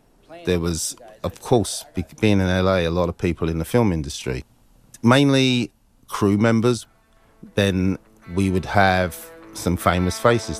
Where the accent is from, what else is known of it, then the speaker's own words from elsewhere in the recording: London, United Kingdom; born there; Yeah, I was born in London.